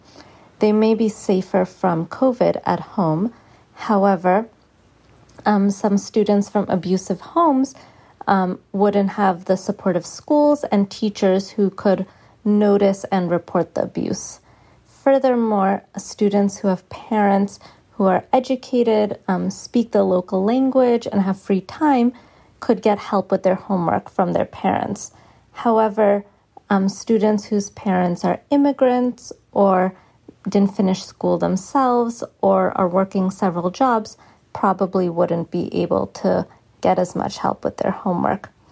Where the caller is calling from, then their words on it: Boston, Massachusetts, United States; I am calling from Boston.